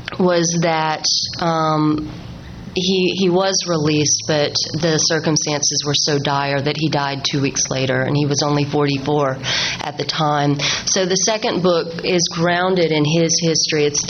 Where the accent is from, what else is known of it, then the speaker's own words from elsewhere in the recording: the South, United States; It's all stories, narratives, very accessible about my family and growing up in the South.